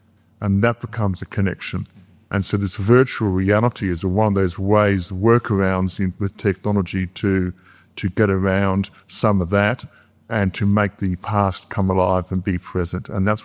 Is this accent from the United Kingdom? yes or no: no; Australia; I'm from Australia